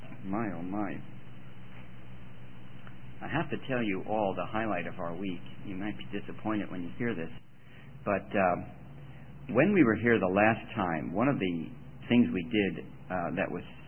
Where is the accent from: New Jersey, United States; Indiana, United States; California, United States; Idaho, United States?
New Jersey, United States; because I was raised in New Jersey, and all our vacations were at the ocean. So for the last 30 years, I've lived inland